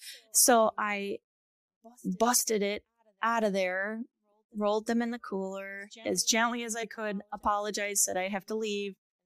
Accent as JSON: {"language": "English", "region": "Wisconsin", "country": "United States", "tie": "born or raised there", "also_born_or_lived": "Minnesota", "said": "Wisconsin."}